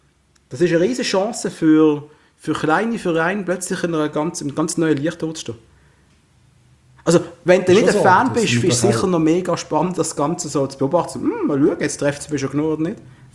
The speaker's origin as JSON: {"language": "German", "country": "Switzerland", "said": "Aber wir sind Schweizer"}